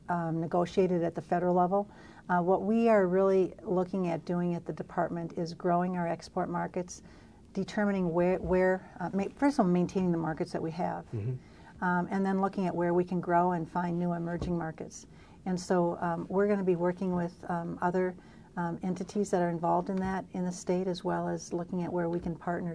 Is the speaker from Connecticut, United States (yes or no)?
no; Wisconsin, United States; As you know, I come from Western Wisconsin.